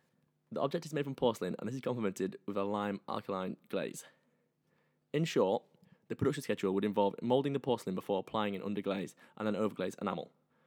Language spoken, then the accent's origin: English; United Kingdom; Some of the astute listeners will have realised I'm British